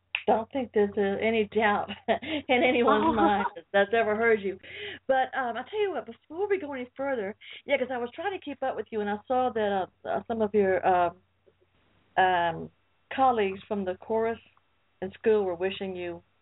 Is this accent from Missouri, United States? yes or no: no; Atlanta, Georgia, United States; Yeah, and I'm from Atlanta, Georgia, so... Yeah, although I'm in North Carolina now